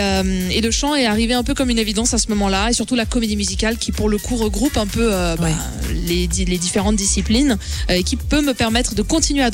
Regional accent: Geneva, Switzerland; now in Paris, France; quand je reviens à Genève, je suis chez papa-maman.

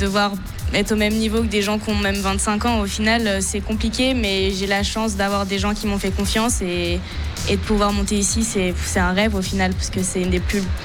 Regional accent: Geneva, Switzerland; Forcément ils l'annoncent quand on rentre sur la piste qu'on est genevoise, parce que c'est vrai qu'on vient d'à côté

